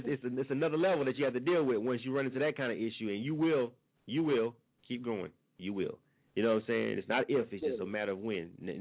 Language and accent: English; Florida, United States; now in Atlanta, United States; I'm not from Atlanta, but I've been living here since the 90s. You know what I'm saying? Since the late 90s.